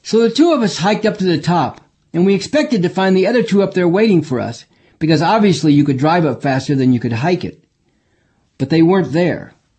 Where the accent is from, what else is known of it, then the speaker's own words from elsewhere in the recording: Berkeley, California, United States; I'd always wanted to go to Cal ever since I was a kid growing up in Berkeley.